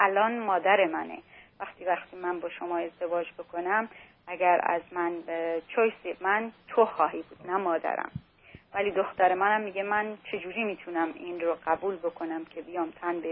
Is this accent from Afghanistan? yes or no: no; Iran; میگه که مادرش من دوست نداره بخاطر اینکه من ایرانی هستم.